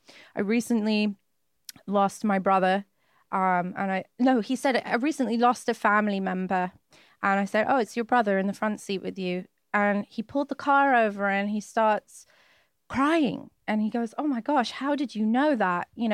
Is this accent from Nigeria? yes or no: no; United Kingdom; now in United States; I'm trying very hard to actually sound a little bit more British because I don't spend any time with British people.